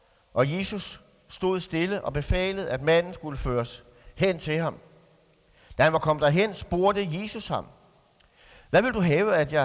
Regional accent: Toftlund, Region of Southern Denmark, Denmark; Hjemme i Toflund, hvis der bare er en lille smule larm i gaden, så skal jeg garantere for, at jeg hænger i gardinerne lige med det samme.

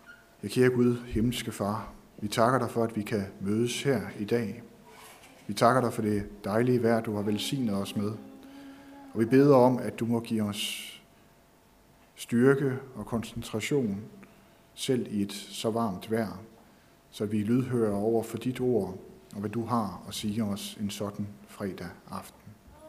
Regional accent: Zealand, Denmark; Men oprindeligt er jeg fra Lolland, og det er jo det sted i Danmark, hvor man har den bedste jord

